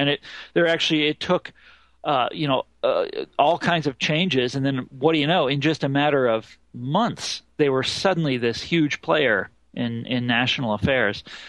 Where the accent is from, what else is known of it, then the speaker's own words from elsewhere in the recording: Midwest, United States; I'm from the Midwest. Wisconsin was always the sort of that was the state that you wanted to be like, that the other Midwestern states, you know, looked to as for sort of leadership.